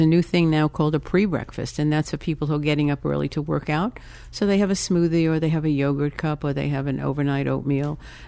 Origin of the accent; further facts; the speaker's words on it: Brooklyn, New York, United States; now in Chicago, United States; I'm from Brooklyn, and I came to Chicago in 1977, and this now is my real home.